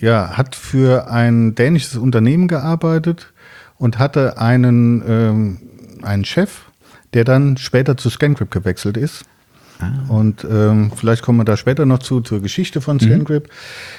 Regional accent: Siegen, North Rhine-Westphalia, Germany; also ich komme aus der Nähe von Siegen

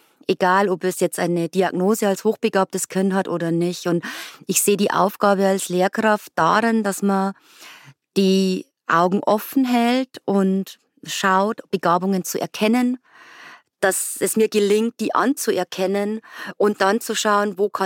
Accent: Bavaria, Germany; Ich komme aus Bayern

